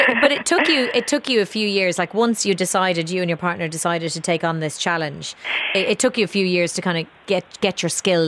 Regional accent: Wexford, Leinster, Ireland; I'm from Wexford, so, you know, I was in and out of the beach as a child all the time.

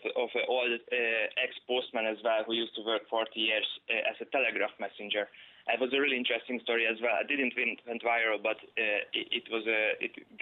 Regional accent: Hungary; English is a second language; obviously, I'm not from Ireland. I'm from Hungary. So my language is not as good as hers.

